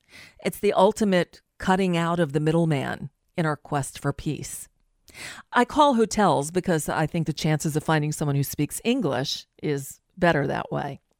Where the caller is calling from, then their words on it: United States; I'm calling from the United States because I'm concerned.